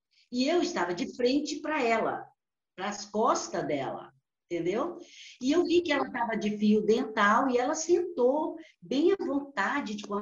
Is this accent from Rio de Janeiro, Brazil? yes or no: no; Vitória, Espírito Santo, Brazil; also born or lived in Linhares / Itabuna; now in United States; Eu sou capixaba, eu sou de Vitória, Espírito Santo. Quer dizer, eu nasci em Linhares.